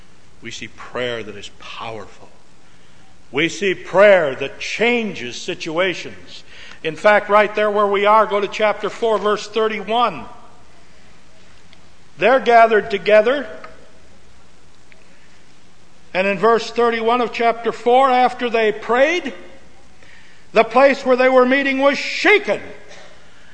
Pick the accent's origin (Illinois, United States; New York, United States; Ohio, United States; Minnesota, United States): Minnesota, United States; It isn't just eating, but I grew up in Minnesota again.